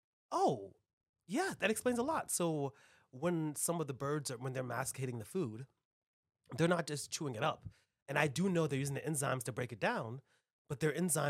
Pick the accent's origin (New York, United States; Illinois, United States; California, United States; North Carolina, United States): New York, United States; Come on, I'm from New York. You think I don't know my pigeons?